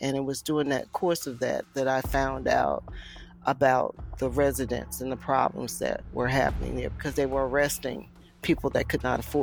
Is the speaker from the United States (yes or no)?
yes; Alabama, United States; also born or lived in Oklahoma; And when I was living in Oklahoma and I could see, armadillos, something that I didn't see growing up in Alabama.